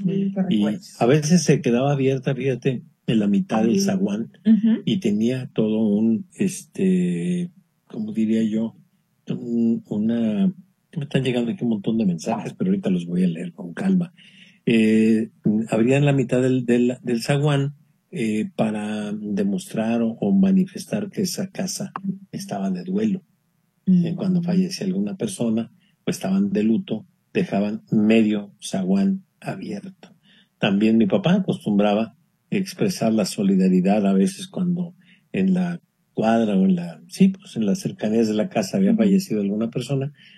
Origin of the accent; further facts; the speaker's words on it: Guadalajara, Jalisco, Mexico; born there; now in El Salto, Mexico; Yo les hablo del Salto, Jalisco. Nací en Guadalajara. Soy del barrio de la zona zapatera, de la mera calle de Esteban de la Torre y Mariano Jiménez.